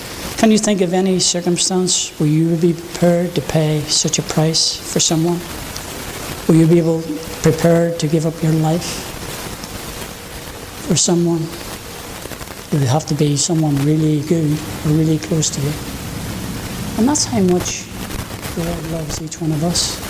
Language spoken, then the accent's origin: English; Northern Ireland, United Kingdom; Being an Irishman, July, we always have that song, you know